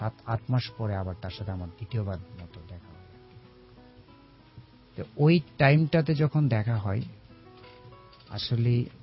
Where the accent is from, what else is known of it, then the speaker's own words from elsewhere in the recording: Brahmanbaria, Chittagong Division, Bangladesh; আমি ব্রাহ্মণবাড়ি থেকে এসেছিলাম, ব্রাহ্মণবাড়ি চলে যাই